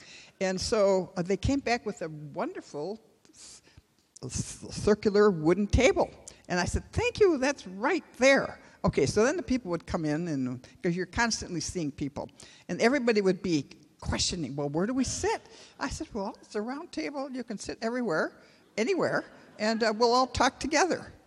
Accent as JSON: {"language": "English", "country": "India", "said": "because of my background, you know, being a woman and being an Indian"}